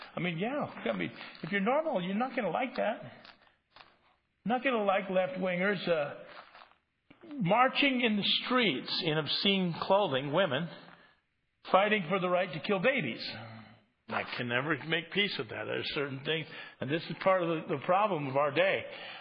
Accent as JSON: {"language": "English", "town": "Cedar Rapids", "region": "Iowa", "country": "United States", "tie": "born there", "said": "I was born in Cedar Rapids, Iowa, where there's a church on every corner."}